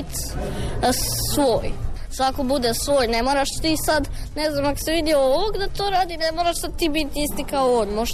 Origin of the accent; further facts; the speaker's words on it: Čepin, Osijek-Baranja County, Croatia; Dolazim iz škole Vladimir Nazor, iz Čepina sam. I drugi ja sam razred.